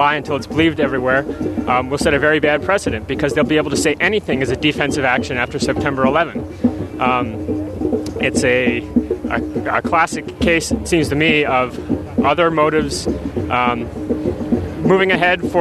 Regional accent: United States; Well, it makes you feel very nervous, both as an American and just as a human being.

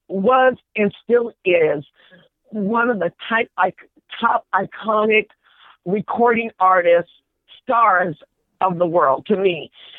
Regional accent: Dayton, Ohio, United States; I'm originally from Dayton, Ohio. And then the school was in West Branch, Iowa, all places, but it was awesome. And so from Iowa, I went back home

